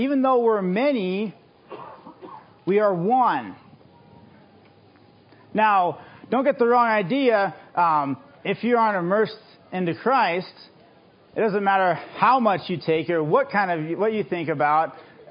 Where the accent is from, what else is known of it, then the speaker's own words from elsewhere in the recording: Glendive, Montana, United States; I'm from Glendive.